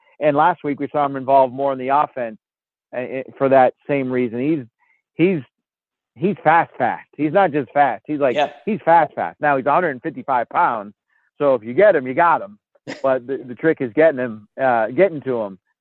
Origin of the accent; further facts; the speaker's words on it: Massachusetts, United States; Well, my dad, I grew up in Massachusetts. My dad was a Giants fan.